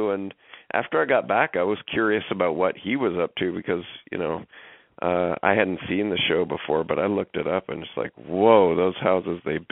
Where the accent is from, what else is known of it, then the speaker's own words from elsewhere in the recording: Calgary, Alberta, Canada; I am a Canadian.